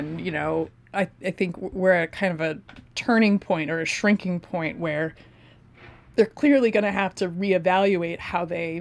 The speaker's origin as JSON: {"language": "English", "town": "Cedar Rapids", "region": "Iowa", "country": "United States", "tie": "born or raised there", "said": "I grew up in Cedar Rapids, Iowa, and the theatrical options available to me while I was growing up were bad to non-existent"}